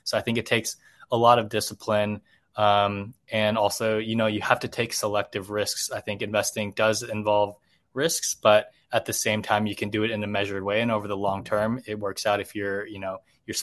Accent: Washington, United States; But I grew up in Washington State, so no British accent.

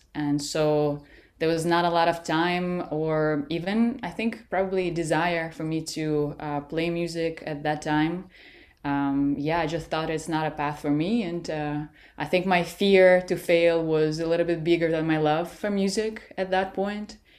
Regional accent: Russia; now in United States; Yeah, so I was born and raised in Russia. I spent a majority of my life in Russia until I moved to the States. And I think maybe closer to half of my life I spent here in the United States of America.

